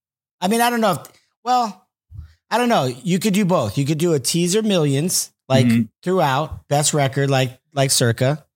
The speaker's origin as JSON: {"language": "English", "region": "California", "country": "United States", "said": "I'm from California. These winters are no joke."}